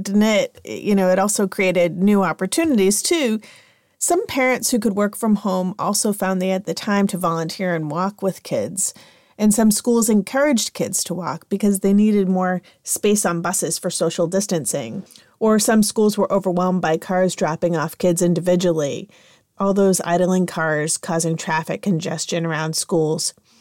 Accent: Worcester, Massachusetts, United States; I qualified for the bus growing up in Worcester because my junior high was more than 2 miles away from where I lived.

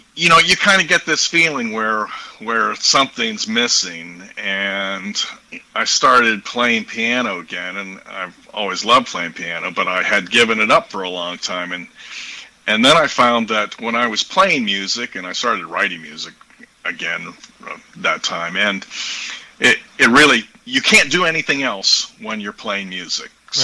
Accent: Pittsburgh, Pennsylvania, United States; born there; moved away as an adult; I was born in the Pittsburgh area, but after I finished university and my PhD, I got down to Texas and have never looked back.

